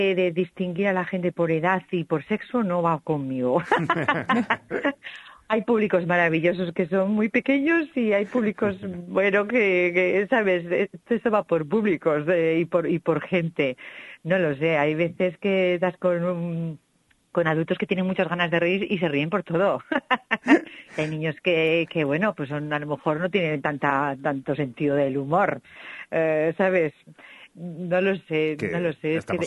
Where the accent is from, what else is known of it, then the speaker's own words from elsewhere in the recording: Salamanca, Castile and León, Spain; Bueno, no dejamos de ser castellano, yo también soy de Salamanca, ¿eh?